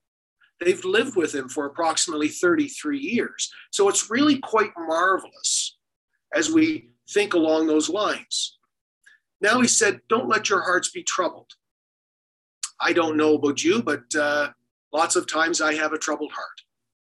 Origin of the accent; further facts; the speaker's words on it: Prince Edward Island, Canada; now in Olds, Canada; I am from Prince Edward Island. That is where home is, except other than heaven, I should say, that is where home is. PEI has been much of my resting place on earth, and I certainly do enjoy it there, but I'm in Olds for a short period of time